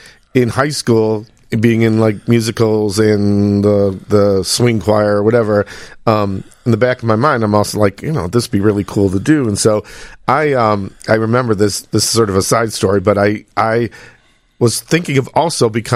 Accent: Chicago, Illinois, United States; I grew up in Chicago, near Elmwood Park, Norwich, that way, Addison and Harlem area.

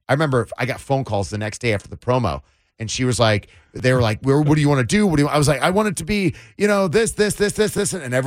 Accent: Parma, Ohio, United States; I'm from Parma, Ohio, right? Like, my trajectory was you go to college, after college you go back to Parma, Ohio, you get a family, you get a job

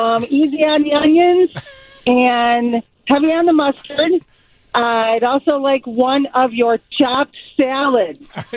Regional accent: Chicago, Illinois, United States; accent: Chicago; I'm from the south side of Chicago.

